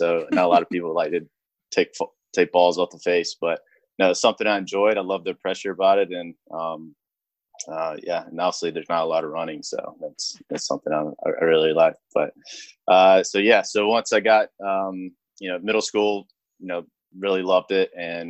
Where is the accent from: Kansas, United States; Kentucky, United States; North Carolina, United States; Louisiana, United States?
North Carolina, United States; Clinton; So from a small town, Clinton, North Carolina, population, about 8,000. So very small town. It was a football town.